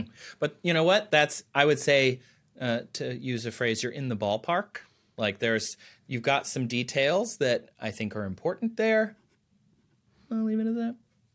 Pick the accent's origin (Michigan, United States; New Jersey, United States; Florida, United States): Michigan, United States; I grew up in Michigan, so we definitely did.